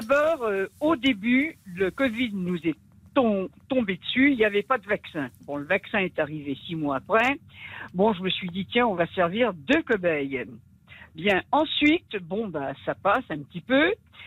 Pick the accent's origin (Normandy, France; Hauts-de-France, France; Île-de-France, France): Île-de-France, France; Paris; Vous savez, je suis parisienne, hein, alors l'accent, je présume que vous avez deviné.